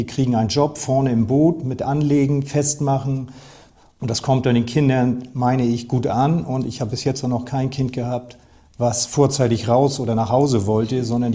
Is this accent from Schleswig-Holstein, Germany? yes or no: yes; Plön, Schleswig-Holstein, Germany; ich bin hier in Plön groß geworden. Ich bin hier in Plön aufgewachsen.